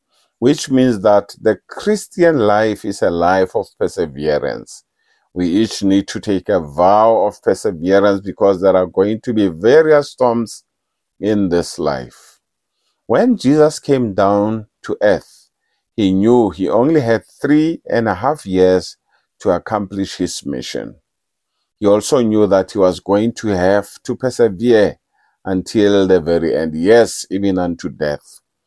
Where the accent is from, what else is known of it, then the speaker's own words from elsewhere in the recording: South Africa; Well, I'm a South African.